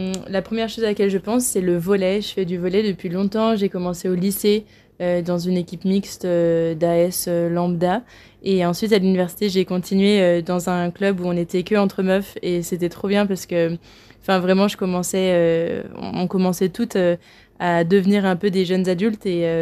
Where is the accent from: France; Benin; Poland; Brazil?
France; Vienne, Auvergne-Rhône-Alpes; moved away; je viens de Vienne, c'est une petite ville au sud de Lyon en Isère. Je suis moitié espagnole parce que ma maman est de Séville et j'ai grandi du coup un peu en grande partie à Vienne